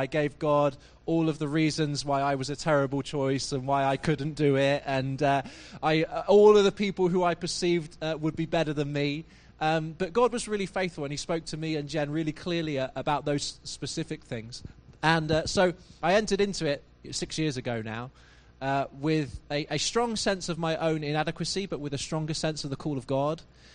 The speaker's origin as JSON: {"language": "English", "town": "Malvern", "region": "West Midlands", "country": "United Kingdom", "tie": "born or raised there", "said": "We piloted that in my hometown of Malvern through my local church, who just had one young person and no youth ministry at the time."}